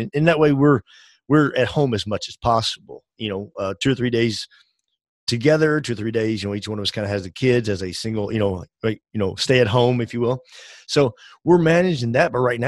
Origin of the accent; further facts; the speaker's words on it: Tennessee, United States; We're both from Tennessee. We just like, we'll go to Nashville and settled in there.